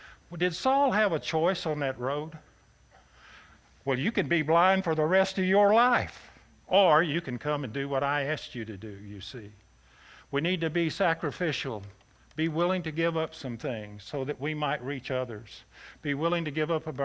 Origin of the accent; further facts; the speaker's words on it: Texas, United States; I was raised in Texas, you know.